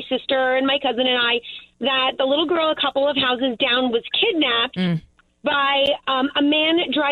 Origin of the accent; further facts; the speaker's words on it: Queens, New York, United States; So I grew up in Queens, so it was never a good thing to play in the street.